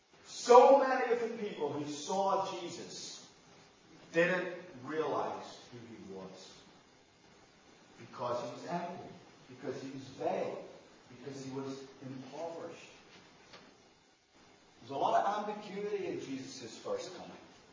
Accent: Northern Ireland, United Kingdom; I grew up in Northern Ireland in what we call it with classic sort of Irish understatement, the Troubles.

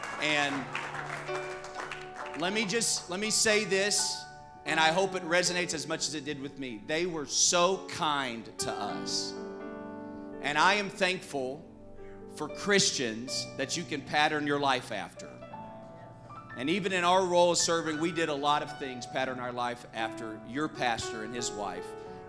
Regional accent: Arkansas, United States; And I'm from Arkansas. So, one, forgive me. Two, I have an accent, I'm sure. So if I say some words, you're like, what does that mean? It's just chalk it up to Arkansas.

